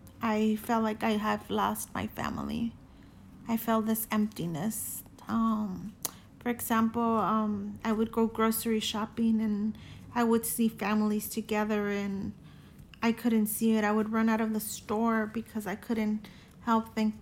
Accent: Mexico; When I was a child in Mexico, I grew up in Mexico.

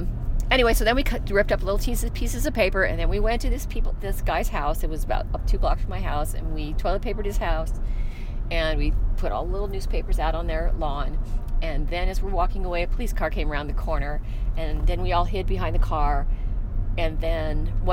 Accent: San Jose, California, United States; I grew up in San Jose, California. My elementary school was out my back gate.

